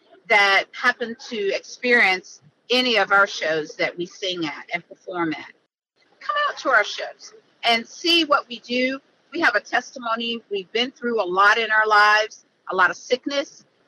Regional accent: Virginia, United States; We're part of Virginia's history because we were born and raised in Virginia.

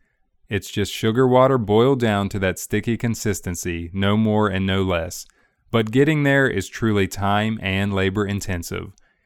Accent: United States; I grew up in Highland County, so I have been familiar with that delicious, sweet, amber-colored treat since childhood.

